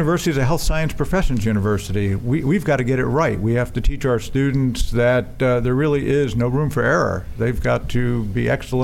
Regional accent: Long Beach, New York, United States; I grew up in Long Beach, New York.

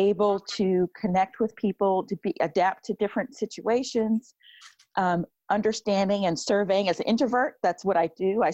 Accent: Lexington, Massachusetts, United States; Originally in Massachusetts. I'm from Massachusetts.

